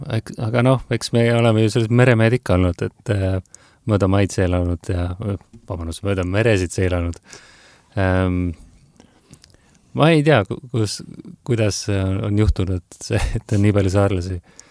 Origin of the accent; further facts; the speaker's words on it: Saare County, Estonia; accent: Saaremaa dialect; No mul on see loomulik saare keel ära kadunud.